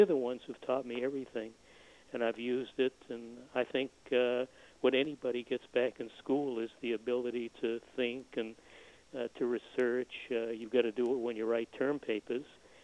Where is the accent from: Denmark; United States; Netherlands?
United States; Boston, Massachusetts; Yeah, I grew up in Boston, went to Harvard.